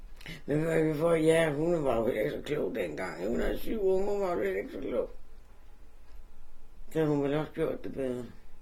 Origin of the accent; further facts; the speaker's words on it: Copenhagen, Capital Region of Denmark, Denmark; det gjorde jeg faktisk på Vesterbro i Sankermarksgade. Så flyttede vi til Tingbjerg, fra Tingbjerg til Husum.